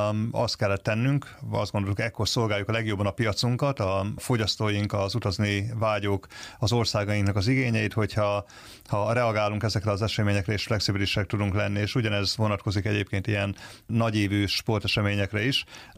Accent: Debrecen, Hajdú-Bihar, Hungary; born there; Debrecen kedves nekem, mert én ebben a városban születtem.

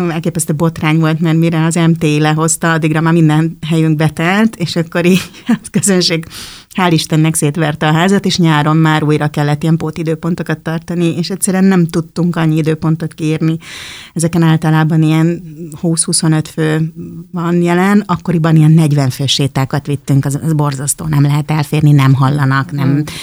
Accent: Budapest, Hungary; born there; én a Józsefvárosba születtem

